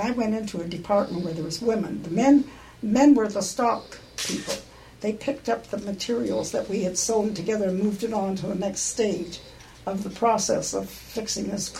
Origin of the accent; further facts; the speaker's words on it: Toronto, Ontario, Canada; born there; moved away; So when I became a citizen in this country, I was born in Toronto, Canada